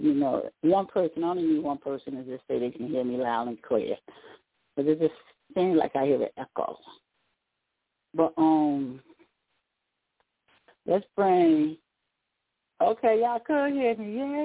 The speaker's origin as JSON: {"language": "English", "town": "Newark", "region": "New Jersey", "country": "United States", "tie": "born or raised there", "said": "born and raised in Newark, New Jersey."}